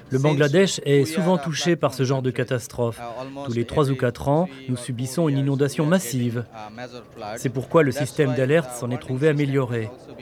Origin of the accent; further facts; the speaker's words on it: Nepal; Ça n'existe pas chez moi au Népal.